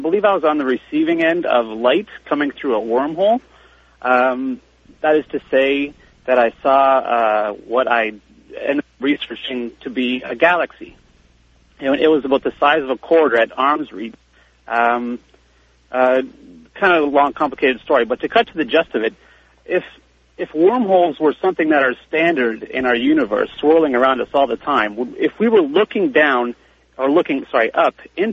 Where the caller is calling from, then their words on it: Ontario, Canada; I'm calling from Ontario.